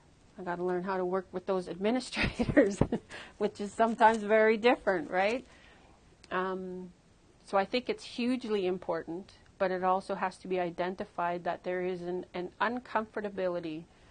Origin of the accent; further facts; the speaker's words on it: Dawson City, Yukon, Canada; although I grew up in the Yukon, I'm Trondukachin, I'm from Dawson City, I have a different relationship with the Kwanlin Dun First Nation.